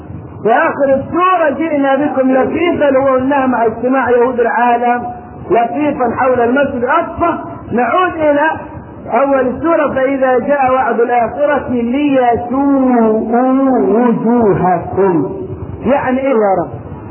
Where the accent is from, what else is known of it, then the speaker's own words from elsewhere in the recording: Egypt; طبعا احنا كمسلمين مجاورين لليهود كمصريين مجاورين لاسرائيل